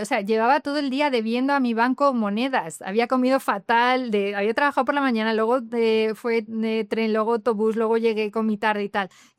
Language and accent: Spanish; Salamanca, Castile and León, Spain; Soy de Salamanca, tengo me he educado en la carne, no puedo pasar de 100 a 0.